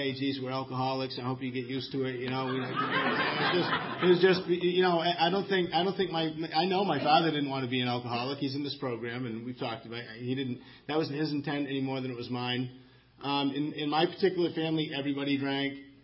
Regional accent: Maine, United States; I'm from Maine, so when I say rural setting, I mean a rural setting in Maine means no one else lives in that whole area.

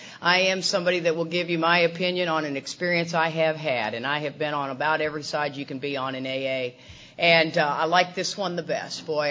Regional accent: Texas, United States; I didn't say I was from the South. I'm from Texas. How difficult is that? It's Texas. Texas is Texas.

